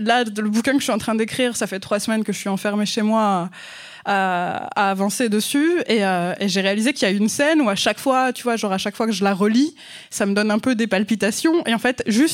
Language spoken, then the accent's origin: French; France; accent: French; Non seulement mon accent français rend la chose ridicule